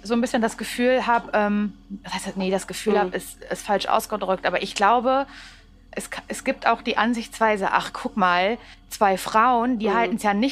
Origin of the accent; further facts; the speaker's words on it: Parchim, Mecklenburg-Vorpommern, Germany; Ich komme ja aus Parchim. Da gibt es medientechnisch überhaupt nichts.